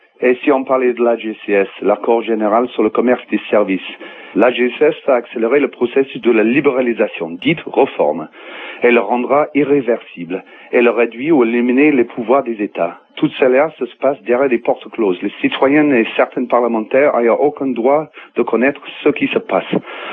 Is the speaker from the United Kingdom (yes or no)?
yes; England, United Kingdom; French is a second language; Moi, en tant qu'anglais, j'ai battu contre les réformes de Thatcher, la GAP, l'AMI.